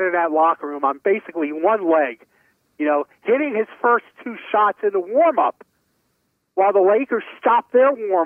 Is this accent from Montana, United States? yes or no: no; Brooklyn, New York, United States; I grew up in Brooklyn, but we didn't play basketball in Brooklyn.